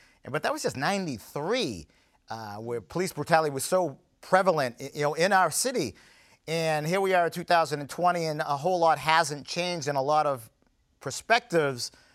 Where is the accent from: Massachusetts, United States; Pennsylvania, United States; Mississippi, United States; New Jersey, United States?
Massachusetts, United States; Peabody; I mean, I grew up in Peabody. There were no Confederates.